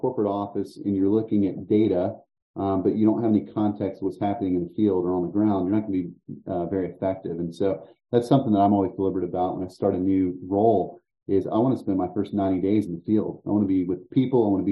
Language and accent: English; North Carolina, United States; born there; I was born in North Carolina. My father was in the military, and we lived there all of 2 or 3 months.